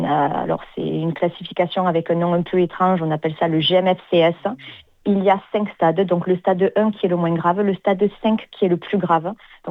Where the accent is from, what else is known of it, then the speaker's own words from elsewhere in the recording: Sète, Occitanie, France; now in Toulouse, France; mais je suis originaire de Sète. Mon accent me trompera toute ma vie.